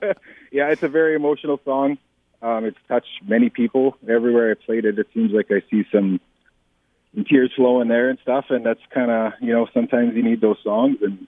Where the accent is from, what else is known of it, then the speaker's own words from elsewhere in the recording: Roblin, Manitoba, Canada; I'm from Robla, Manitoba.